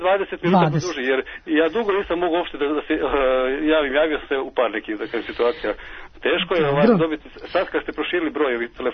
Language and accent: Serbian; Užice, Šumadija and Western Serbia, Serbia; iz Užica sam rodom, a ovdje sam u penziji, pa sad imam kuću